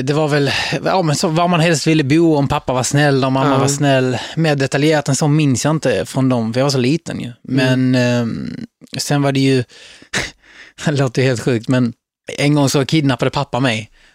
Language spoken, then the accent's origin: Swedish; Kattarp, Skåne, Sweden; also born or lived in Helsingborg; Jag föddes i Helsingborg och bodde i Helsingborg tills jag var 6 år gammal då min mamma flyttade ut till Kattarp.